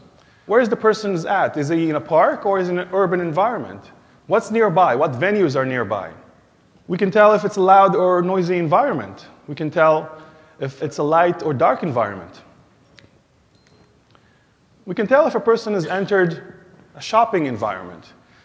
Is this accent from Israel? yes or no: yes; Israel; English is a second language; I come from Israel